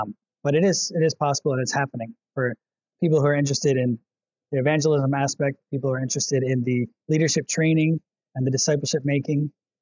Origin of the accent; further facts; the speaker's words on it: Grand Rapids, Michigan, United States; So I'm from Grand Rapids, Michigan.